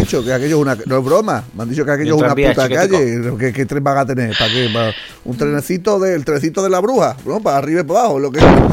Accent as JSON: {"language": "Spanish", "region": "Andalusia", "country": "Spain", "said": "Pero, dice, tú no eres de aquí, ¿no? Digo, no, yo soy de Andalucía."}